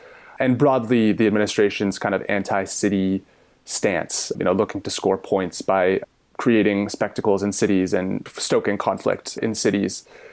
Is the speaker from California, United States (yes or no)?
yes; San Francisco, California, United States; So I grew up in San Francisco.